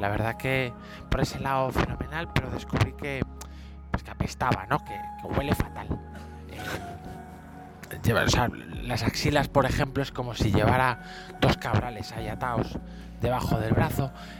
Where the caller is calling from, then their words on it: Candeleda, Castile and León, Spain; de Candeleda, Cáceres.